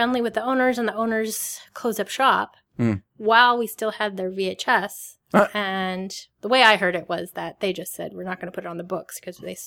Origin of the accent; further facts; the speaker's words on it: New Jersey, United States; It was set in New Jersey. And I'm from New Jersey, so that was something.